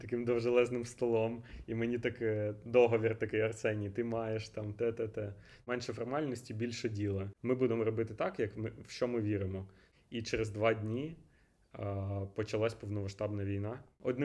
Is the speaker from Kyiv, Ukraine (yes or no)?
yes; Kyiv, Ukraine; Я з Києва і зараз знаходжусь в Києві.